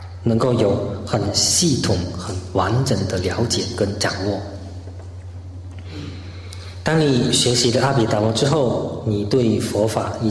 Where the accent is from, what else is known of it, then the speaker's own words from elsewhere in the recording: China; 在我们中国人、我们华人的心目中，往往我们会认为经典是很浅显易懂的